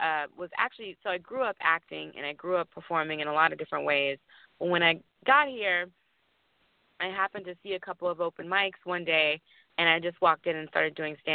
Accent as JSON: {"language": "English", "region": "Louisiana", "country": "United States", "said": "Because I'm from Louisiana, when the death of Alton Sterling happened, the untimely and unfortunate death and shooting death of Alton Sterling happened in Baton Rouge, I was very connected to it"}